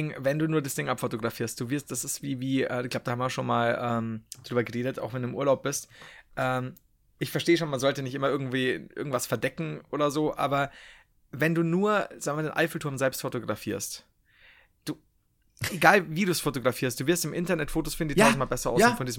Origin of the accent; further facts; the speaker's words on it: Bavaria, Germany; Nein, ich bin nicht, hör auf, ich bin Bayer, alles gut, ich komme auch nicht aus Franken.